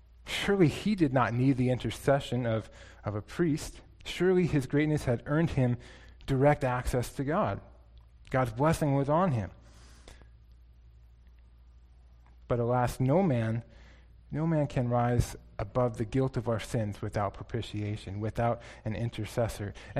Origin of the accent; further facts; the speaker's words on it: United States; it's a reminder to me as an American